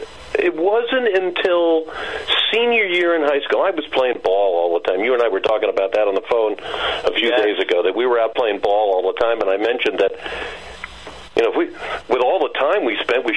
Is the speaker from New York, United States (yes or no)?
yes; New York, United States; I grew up in Westchester County.